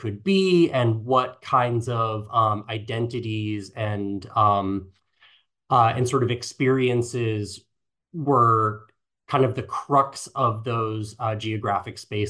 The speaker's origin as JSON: {"language": "English", "region": "Massachusetts", "country": "United States", "tie": "born or raised there", "said": "I'm originally from Massachusetts, where I grew up, and I went to the University of Massachusetts there."}